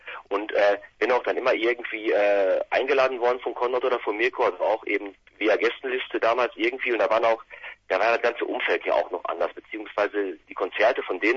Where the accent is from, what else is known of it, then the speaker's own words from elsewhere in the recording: Herne, North Rhine-Westphalia, Germany; wir kommen ja aus Herne, Nachbarstadt ist Bochum